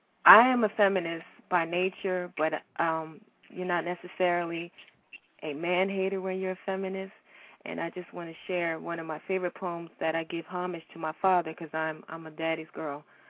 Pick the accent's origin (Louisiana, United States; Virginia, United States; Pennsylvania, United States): Pennsylvania, United States; Pittsburgh; also born or lived in Delaware; Okay, well … I prefer to go by my pen name. I was born in Pittsburgh, and I was raised in Pittsburgh, but I lived a lot in Delaware.